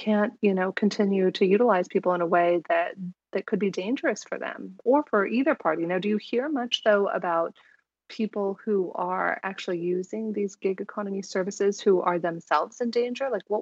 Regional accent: San Diego, California, United States; I look at it kind of like when I was growing up, and I grew up in San Diego.

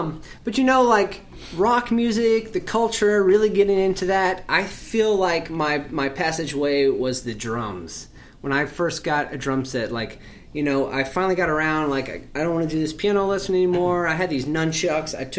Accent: Cookeville, Tennessee, United States; I grew up in Cookeville, Tennessee.

